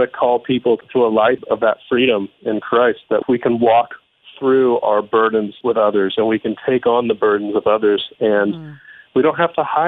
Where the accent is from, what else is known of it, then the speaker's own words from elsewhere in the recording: Indiana, United States; Hey, well, you know, I'm from Indiana, right?